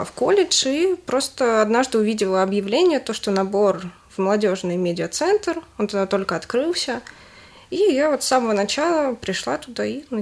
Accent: Zhukovsky, Moscow Oblast, Russia; У нас, я из Жуковска, у нас в Жуковском были курсы журналистики

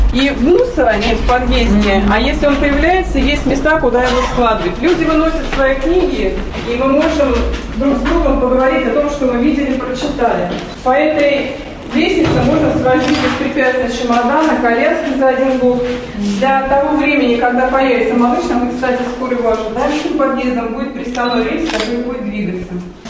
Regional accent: Ramenskoye, Moscow Oblast, Russia; я здесь родилась, в Раменском прожила всю свою жизнь, а потом уехала в Москву жить, так получилось, и жила 10 лет в Куркино. Такой супер-супер элитный район.

